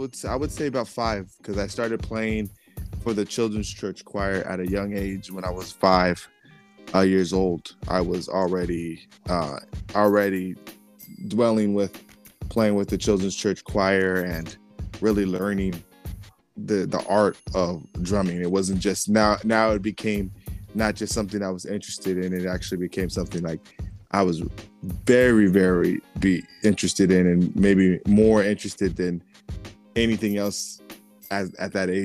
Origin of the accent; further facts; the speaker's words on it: Pasadena, California, United States; also born or lived in Chino Hills / Ontario; now in Los Angeles, United States; But born and raised in Pasadena, I moved to the IE, grew up in Chino Hills for a little bit, then a little bit of Ontario, then back to Pasadena. And now I reside in L.A. So I'm a Los Angeles native, I would consider myself.